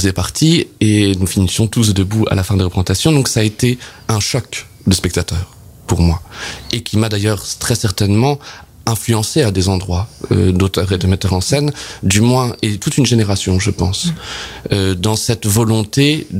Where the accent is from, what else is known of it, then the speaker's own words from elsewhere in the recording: Évreux, Normandy, France; je suis né à Évreux, j'ai grandi dans ce théâtre d'Évreux toute mon enfance